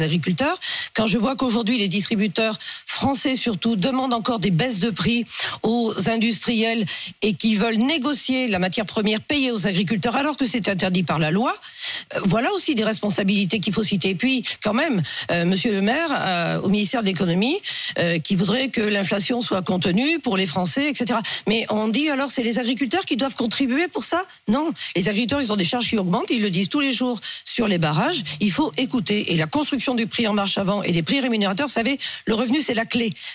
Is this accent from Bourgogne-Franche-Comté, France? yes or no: no; Pays de la Loire, France; Moi, je suis du Maine-et-Loire.